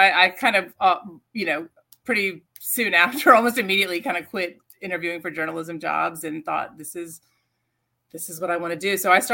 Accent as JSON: {"language": "English", "region": "North Carolina", "country": "United States", "lives_now": "New York, United States", "said": "Well, I am from North Carolina. I moved to New York. I moved here with a journalism degree"}